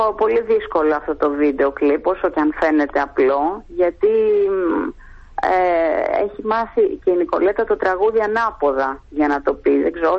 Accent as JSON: {"language": "Greek", "town": "Athens", "region": "Attica", "country": "Greece", "tie": "born there", "said": "εγώ γεννήθηκα στην Αθήνα, γεννήθηκα στη Λεωφόρο Αλεξάνδρας, κάτω από το Λυκαβητό. Και γενικά μ' αρέσει να περπατάω στην Αθήνα."}